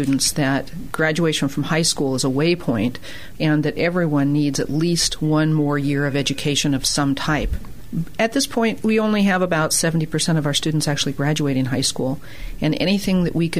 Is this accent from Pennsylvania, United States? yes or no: no; Vancouver, Washington, United States; I'm from America's Vancouver, Washington